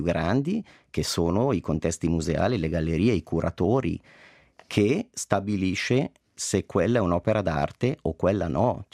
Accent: Locarno, Ticino, Switzerland; Io sono nato e cresciuto a Locarno, dove mi ricordo nel carnevale c'era il Palo della Cuccagna

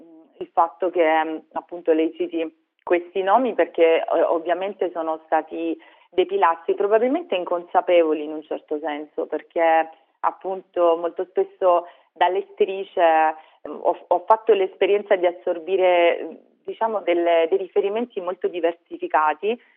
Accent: Apulia, Italy; poeta barese ma salentino d'adozione, che amava particolarmente la mia terra

